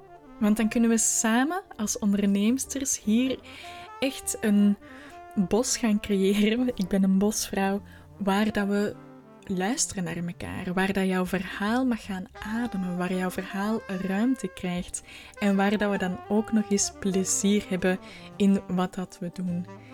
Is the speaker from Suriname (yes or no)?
no; Essen, Flanders, Belgium; Bij mij is het dialect waar ik vandaan kom er echt uitgedrild. Ik kom van een klein dorp, Essen. En eigenlijk vind ik het wel ook jammer dat ik dat dialect niet meer kan volgen